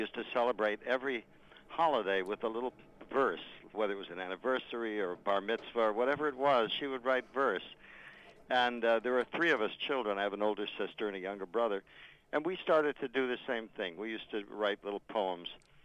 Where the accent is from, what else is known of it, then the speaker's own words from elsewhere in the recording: Chicago, Illinois, United States; Well, I'm from Chicago, and friends of mine who were older than I went, after they graduated high school, they went to Northwestern University, which is just outside of Chicago in Evanston.